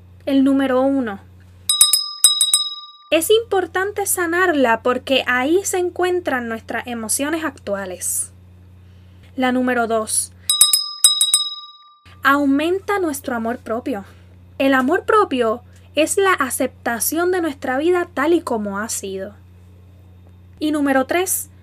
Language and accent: Spanish; Orocovis, Puerto Rico; orocoveña puertorriqueña